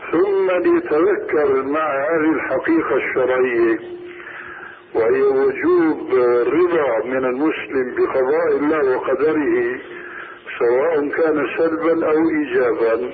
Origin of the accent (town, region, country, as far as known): Syria